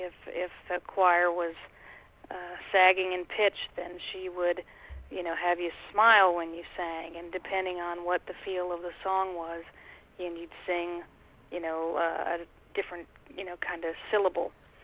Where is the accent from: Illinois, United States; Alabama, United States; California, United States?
Illinois, United States; Champaign; Oh, boy, I enjoy growing up in Champaign. I know that there was always something to do and always a lot of musical things to go watch.